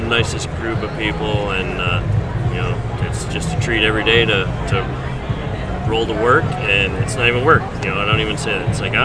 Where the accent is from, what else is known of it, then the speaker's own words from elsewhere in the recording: Detroit, Michigan, United States; I came out from Detroit in February of this year for the Nickelodeon intern program.